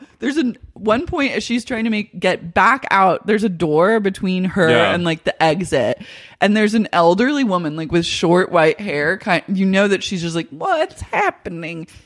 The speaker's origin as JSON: {"language": "English", "town": "Paterson", "region": "New Jersey", "country": "United States", "said": "I'm from Patterson. Did you forget?"}